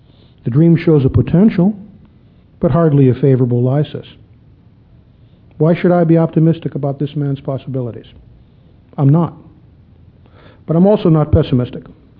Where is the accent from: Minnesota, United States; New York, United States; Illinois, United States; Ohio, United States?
Illinois, United States; Chicago; When I was a kid growing up in Chicago, there was a radio program I used to love